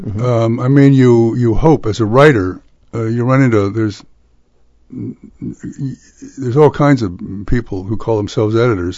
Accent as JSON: {"language": "English", "town": "San Francisco", "region": "California", "country": "United States", "tie": "born or raised there", "said": "And I'm a native Californian. I grew up in San Francisco."}